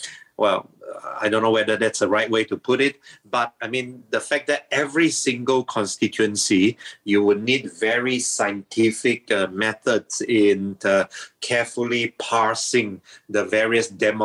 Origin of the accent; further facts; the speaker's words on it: Sabah, Malaysia; Warisan, even though I'm also from Sabah